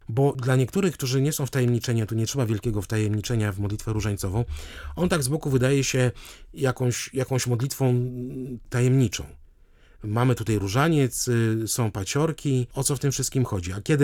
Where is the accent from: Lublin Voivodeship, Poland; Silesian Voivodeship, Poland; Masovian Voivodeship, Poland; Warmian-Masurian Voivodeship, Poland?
Warmian-Masurian Voivodeship, Poland; Na Warmii, skąd jestem, to jest... ponad 2000 kapliczek uchowanych do dzisiejszych czasów